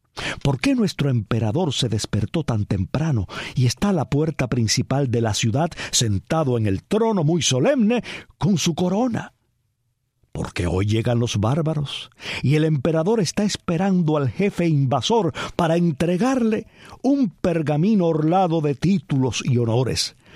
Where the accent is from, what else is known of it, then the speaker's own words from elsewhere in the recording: Cuba; Los cubanos tuvimos